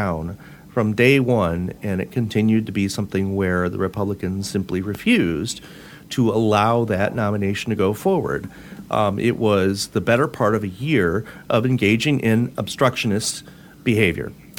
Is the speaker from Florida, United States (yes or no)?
no; New York, United States; It partly comes from where I grew up in New York and other things.